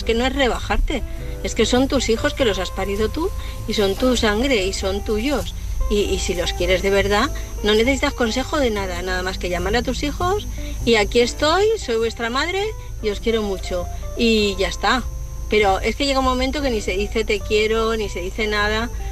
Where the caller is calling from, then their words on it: Valencia, Valencian Community, Spain; de Valencia.